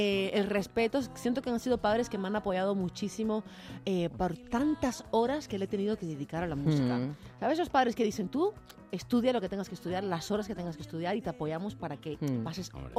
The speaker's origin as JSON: {"language": "Spanish", "region": "Havana", "country": "Cuba", "tie": "born or raised there", "said": "este barrio de Guanabacoa, de donde vengo yo, de La Habana, es un barrio de rumberos, de la música afrocubana"}